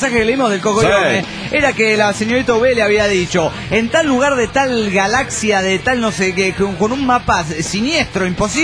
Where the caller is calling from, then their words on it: León, Guanajuato, Mexico; de León, Guanajuato, México.